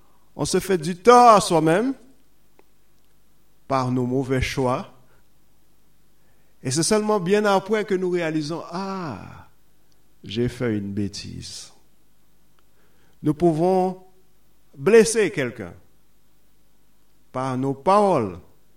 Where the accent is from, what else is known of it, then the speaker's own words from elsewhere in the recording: Haiti; Je me rappelle quand j'étais petit, en Haïti